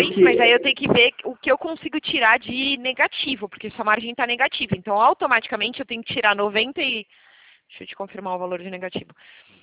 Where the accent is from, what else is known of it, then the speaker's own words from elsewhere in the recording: São Paulo, Brazil; Eu sou de São Paulo, tá? Eu nasci em São Paulo, mas eu atuo no interior de São Paulo. As pessoas às vezes me perguntam por conta do sotaque.